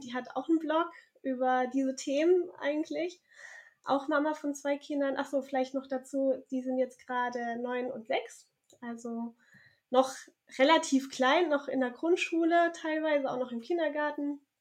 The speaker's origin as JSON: {"language": "German", "country": "Germany", "tie": "born or raised there", "lives_now": "Bornheim, Germany", "said": "36 Jahre alt, wohne zurzeit zwischen Köln und Bonn. In Bornheim, so ein kleiner Ort, und bin aber aufgewachsen in Süddeutschland"}